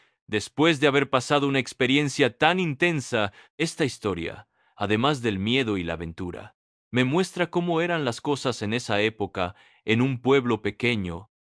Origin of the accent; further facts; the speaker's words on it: Coripata, La Paz, Bolivia; A mí me pasa con una experiencia en mi pueblo, Coripata, allá por los años 70.